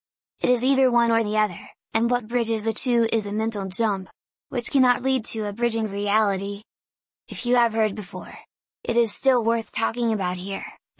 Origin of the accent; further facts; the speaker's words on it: Hungary; first language Hungarian; English is a second language; Hungarian is my mother tongue.